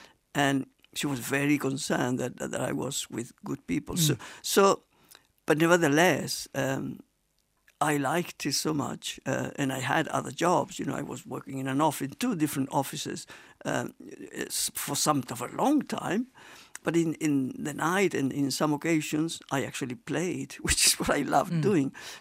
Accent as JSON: {"language": "English", "town": "Córdoba", "region": "Andalusia", "country": "Spain", "tie": "born or raised there", "said": "In Cordoba, yeah."}